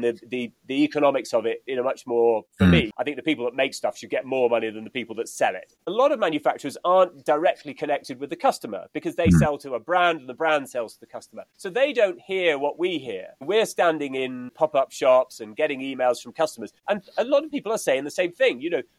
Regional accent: Edinburgh, Scotland, United Kingdom; I was outdoors all the time as a kid. I was very lucky. I grew up in Edinburgh.

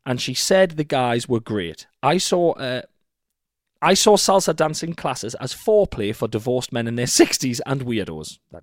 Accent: York, Yorkshire and the Humber, United Kingdom; He was a medical student and I found out that he studied in York, my hometown.

